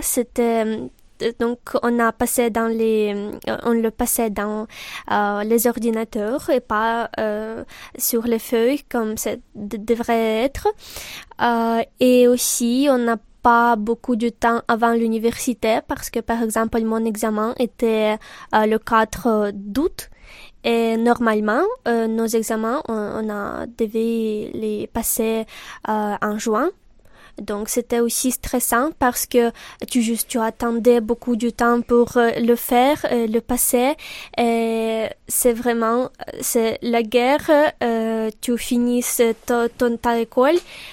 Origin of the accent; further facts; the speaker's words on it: Kyiv, Ukraine; French is a second language; Ah oui, je viens de Kiev